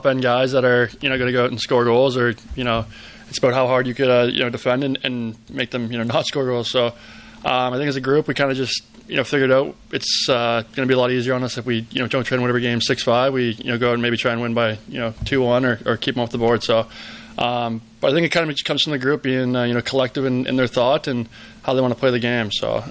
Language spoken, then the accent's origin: English; Mississauga, Ontario, Canada; I'm from Mississauga. It's only, you know, an hour and a half down the road, so not a far trip